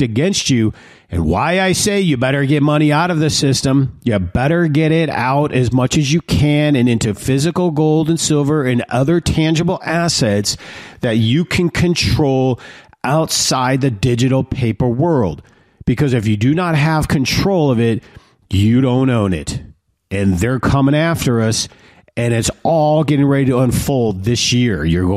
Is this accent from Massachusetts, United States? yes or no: no; Detroit, Michigan, United States; And I grew up in Detroit, and so reasonable Democrats were these old blue dogs.